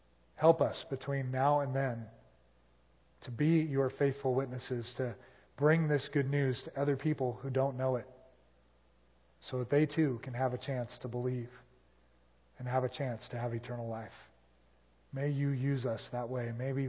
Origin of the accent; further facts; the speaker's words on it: United States; I grew up in America, and I didn't know what the Bible was.